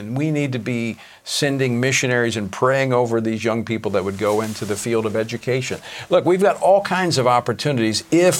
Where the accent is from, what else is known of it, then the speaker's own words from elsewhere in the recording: Louisiana, United States; I was just talking with a pastor in my home state of Louisiana